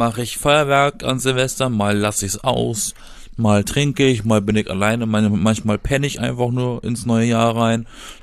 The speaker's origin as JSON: {"language": "German", "region": "Southern Germany", "country": "Germany"}